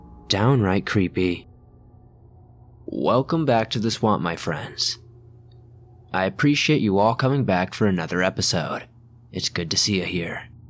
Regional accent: Tennessee, United States; I'm from Eastern Tennessee, and around here we have the Big South Fork National Park.

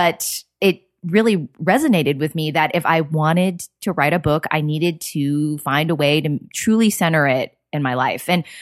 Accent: California, United States; So I grew up in the Bay Area.

